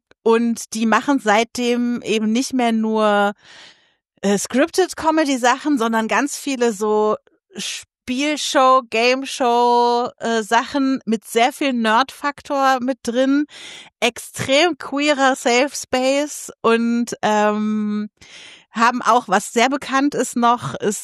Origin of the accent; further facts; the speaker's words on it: Lower Saxony, Germany; wo ich herkomme, aus der Nähe von Lüneburg, ist der Nachbarlandkreis Dannenberg, DAN.